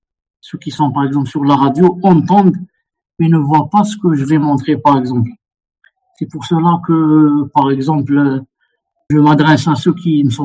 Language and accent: French; Algeria; Alors de là, et par exemple chez nous en Algérie